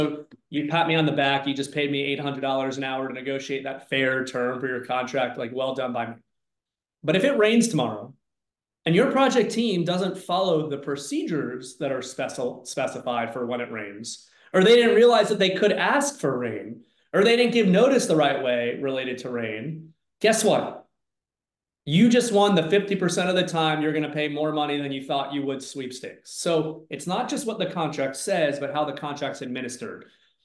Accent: Miami, Florida, United States; I worked for a really large the preeminent construction law firm in the US in my hometown of Miami.

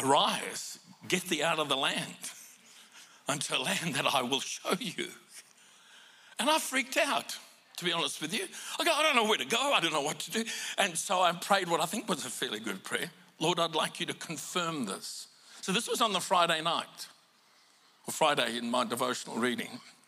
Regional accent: South Africa; If you haven't worked out, I come from South Africa.

